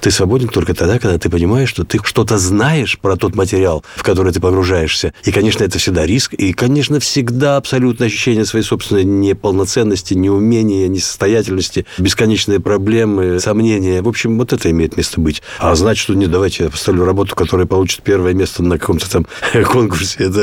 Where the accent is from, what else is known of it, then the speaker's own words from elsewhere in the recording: Kyrgyzstan; accent: Kyrgyz; also born or lived in Russia; Поэтому я родился в России. Итальянского у меня только фамилия папы, а акцент у меня может быть только вот киргизский, потому что все-таки я вырос в Киргизии.